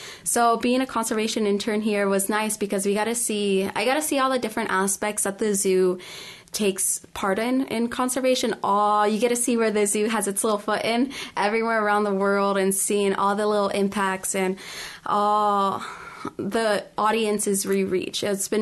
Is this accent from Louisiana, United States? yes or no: no; Des Moines, Iowa, United States; Yes, so I'm originally from Des Moines, and so I went to East High School in Des Moines